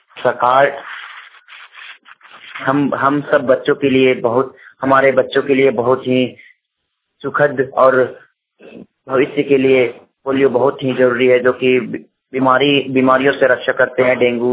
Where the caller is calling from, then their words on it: Daru, Jharkhand, India; दारू प्रखंड हजारीबाग से। आज हमारे गांव में